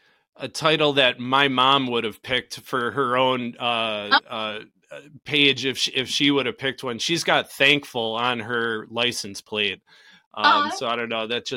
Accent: Wisconsin, United States; also born or lived in Southern California; I grew up in Wisconsin, lived in Southern California for 15 years, and moved to your neck of the woods about 3 years ago.

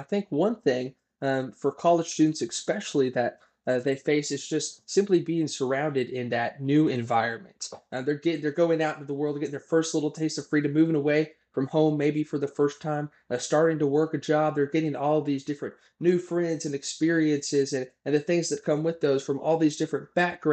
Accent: Stillwater, Oklahoma, United States; I was born and raised in Stillwater. Orange runs in my blood. I love OSU. Wanted to go here since I was a kid.

